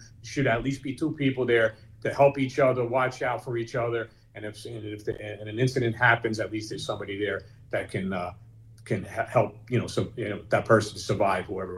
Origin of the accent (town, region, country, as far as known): Newark, New Jersey, United States; born or raised there